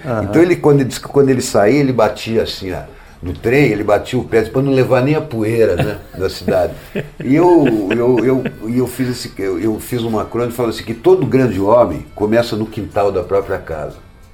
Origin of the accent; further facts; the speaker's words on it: Taubaté, São Paulo, Brazil; Um dia desse eu escrevo para um jornalzinho lá da minha cidade, lá em Taubaté